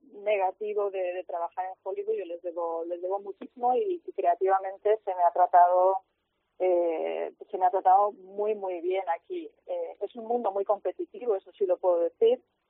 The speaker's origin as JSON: {"language": "Spanish", "country": "Spain", "said": "a mí me encantaría trabajar en España, en mi país"}